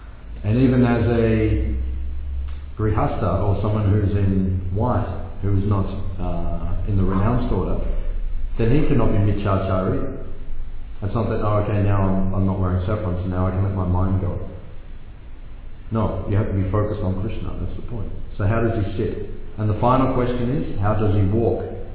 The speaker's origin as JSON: {"language": "English", "town": "Melbourne", "region": "Victoria", "country": "Australia", "tie": "born or raised there", "said": "So, just like I grew up in Melbourne, shopping in the streets of Melbourne, go down Bourke Street Mall, shopping, no problem."}